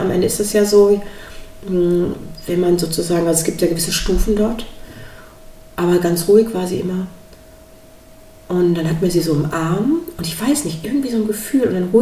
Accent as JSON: {"language": "German", "town": "Essen", "region": "North Rhine-Westphalia", "country": "Germany", "tie": "born or raised there", "lives_now": "Solingen, Germany", "said": "in Essen geboren, deswegen Essen, meine Heimatstadt hier. Ich wohne in Solingen"}